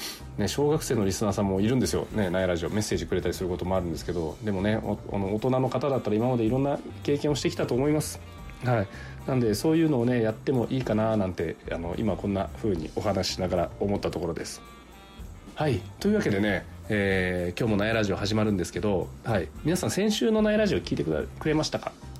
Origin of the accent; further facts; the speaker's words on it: Nagasaki, Japan; 自分の地元のねすぐ近く島原市ってね私の地元のすぐ近くなんで